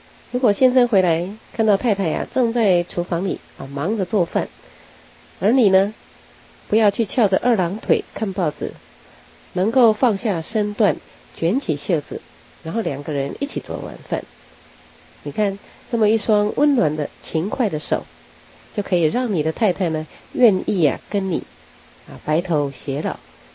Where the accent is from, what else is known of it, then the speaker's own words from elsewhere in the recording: Taiwan; 尤其是我们中国人最讲感情啊，讲人情。像基督教早期呀，他们来我们台湾传教